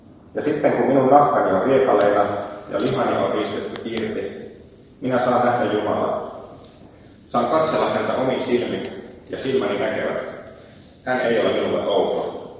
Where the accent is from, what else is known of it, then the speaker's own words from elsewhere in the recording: Helsinki, Uusimaa, Finland; now in Veteli, Finland; mä oon alun perin Helsingistä kotoisin. Ja sitten on muutama mutkan kautta päätynyt Veteliin, jossa vaimoni on syntynyt. Ja siellä asutaan nykyisin Veteliin Polson kylällä